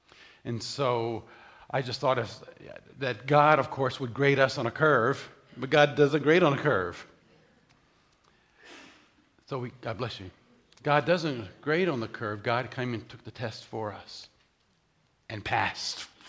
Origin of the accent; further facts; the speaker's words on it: Florida, United States; I grew up in Florida, Central Florida, and attended the University of South Florida, where I majored in mathematics.